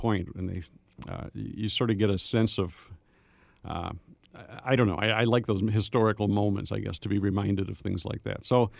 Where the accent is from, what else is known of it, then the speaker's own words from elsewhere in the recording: Janesville, Wisconsin, United States; I grew up on the Rock River in Janesville